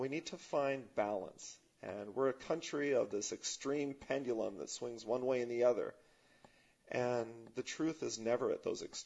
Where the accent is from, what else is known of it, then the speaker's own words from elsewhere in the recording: Rome, Lazio, Italy; moved away as an adult; also born or lived in New York / Utah; now in United States; You know, I was born in Italy, and I lived in Rome 9 years. And when I moved here, I moved to New York.